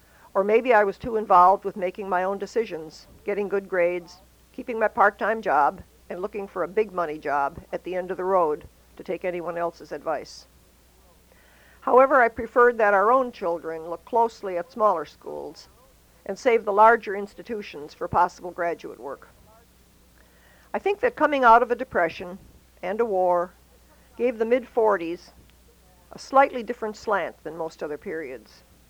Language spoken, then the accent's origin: English; Wisconsin, United States; Made me happy to say I was from Wisconsin.